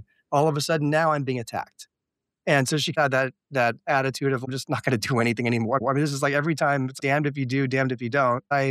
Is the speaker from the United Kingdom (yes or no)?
no; Los Angeles, California, United States; I grew up in the Los Angeles area. I went to USC Film School.